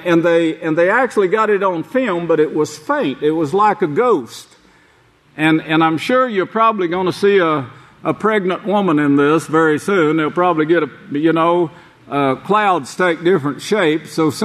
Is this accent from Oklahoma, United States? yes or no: yes; Lexington, Oklahoma, United States; born there; And of course, I was born in Lexington, Oklahoma, at that time